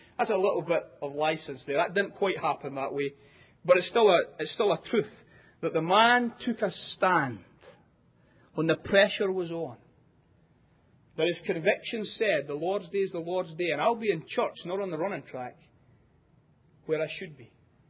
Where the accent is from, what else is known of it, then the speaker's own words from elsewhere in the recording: Scotland, United Kingdom; When I grew up in Scotland as a little boy